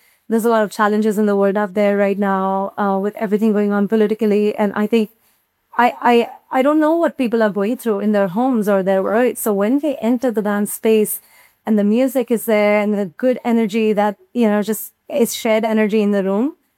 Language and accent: English; India; now in California, United States; I grew up in India, and now I live in California.